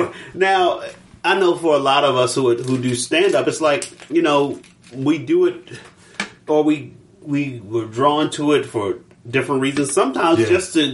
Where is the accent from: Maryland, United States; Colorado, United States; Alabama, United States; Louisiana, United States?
Maryland, United States; Baltimore; But it's like, with, you know, because I'm also from Baltimore